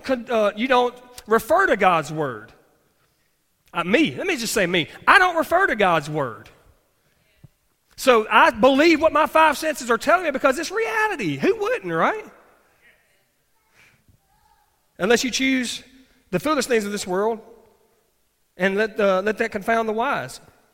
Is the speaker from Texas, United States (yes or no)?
no; Mississippi, United States; I'd resigned my job back in my home state of Mississippi.